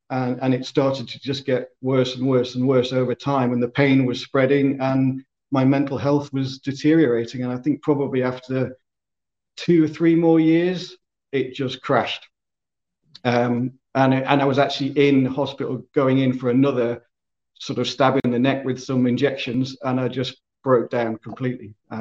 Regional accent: Isle of Man; now in Southampton, United Kingdom; I grew up in the Isle of Man many moons ago. So I'm an islander. Traveled around with my work before settling now in Southampton, the south coast

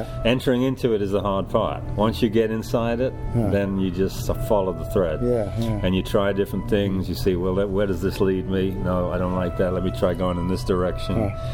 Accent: Midlands, United Kingdom; I grew up in the Midlands area, which actually was the breeding ground for a lot of, you know, a lot of that music came out of working class environments.

